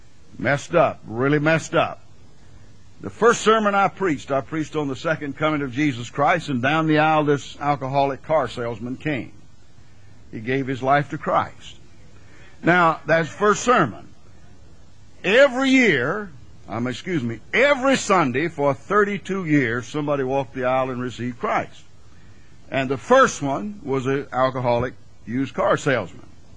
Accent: Greenville, South Carolina, United States; now in Florida, United States; But over in Florida, where I live, they say, pastor, pastor. Now, I was born and reared in Greenville, South Carolina.

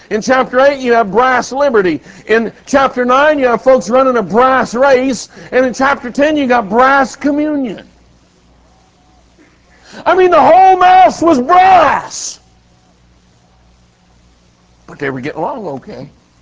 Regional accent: Colorado, United States; I'm born and raised in Colorado, so I'm not really a Yankee. I'm a Westerner.

